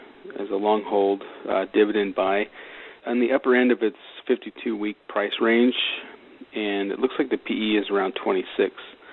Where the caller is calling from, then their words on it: California, United States; I'm calling from California.